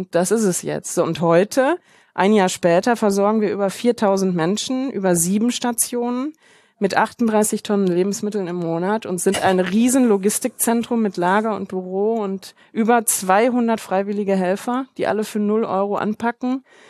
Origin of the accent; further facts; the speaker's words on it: Germany; Wir sind halt Deutsche schon aus Deutschland